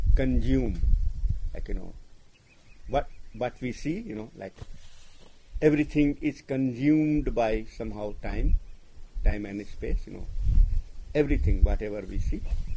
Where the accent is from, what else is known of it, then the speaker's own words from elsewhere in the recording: India; accent: Hindi English; English is a second language; you know, if because of my Hindi English accent, you know, please, if you have any difficulty, so please feel welcomed to ask